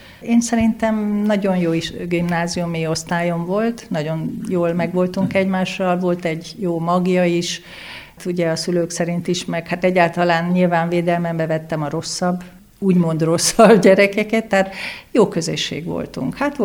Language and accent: Hungarian; Békéscsaba, Békés, Hungary; also born or lived in Transdanubia; majdnem Szegeden születtem, de aztán végül is elkerültünk a Dunántúlra, és ez Békés Csabán volt. Ez Békés Csabán volt, ott érettségiztem, és úgy jelentkeztem Szegedre.